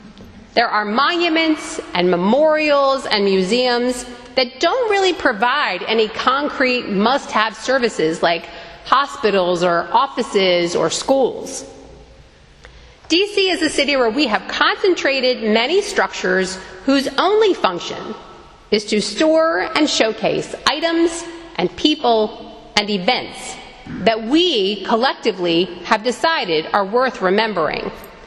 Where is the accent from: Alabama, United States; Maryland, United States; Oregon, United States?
Maryland, United States; Baltimore; So I grew up in Baltimore, which meant that our family usually at least once a summer trekked down to D.C. to see the sights.